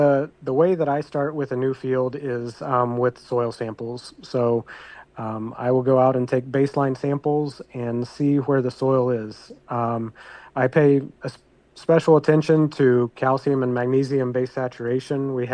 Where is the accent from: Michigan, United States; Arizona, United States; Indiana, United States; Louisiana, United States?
Indiana, United States; moved away as an adult; So my story is I grew up in Delaware County, just south of Muncie, Indiana, and I grew up on the farm and left in 1998 to go to Purdue.